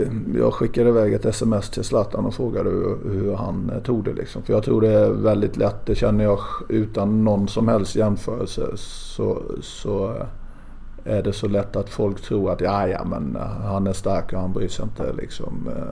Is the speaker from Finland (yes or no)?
no; Småland, Sweden; Jag lever lite en skyddad verkstad där som smålänning och inflytande.